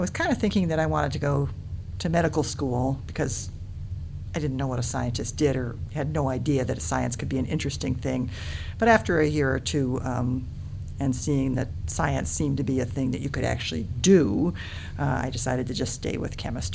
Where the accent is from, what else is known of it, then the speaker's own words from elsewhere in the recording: Detroit, Michigan, United States; also born or lived in Oshkosh, Wisconsin; Well, I was born in Oshkosh, Wisconsin. My parents moved to Michigan when I was just a baby.